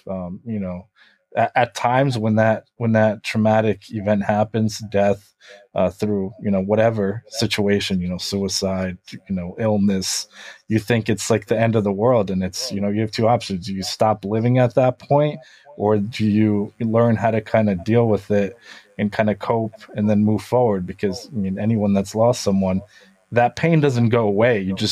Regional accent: Ukraine; I'm originally from Ukraine, from Eastern Europe. So people from Eastern Europe are usually more stoic

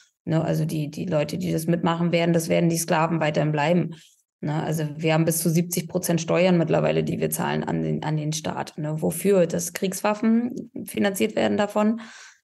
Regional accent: East Germany, Germany; born there; Also ich bin im Osten geboren in der DDR. Ich kenne das nicht mit Freiheit groß, ne?

